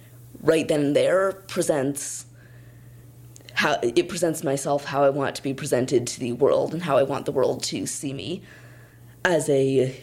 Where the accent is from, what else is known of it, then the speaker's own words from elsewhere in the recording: Ottawa, Ontario, Canada; now in Kingston, Canada; I was born and raised in Ottawa and now Kingston, but I'm a Métis from the Red River. I'm 13 years old and just came out of 7th grade